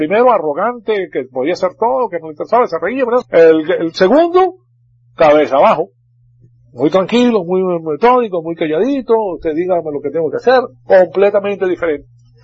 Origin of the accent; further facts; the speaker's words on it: Venezuela; moved away; yo cuando vine de Sudamérica, cuando vengo de Venezuela, como venía de familias muy pudientes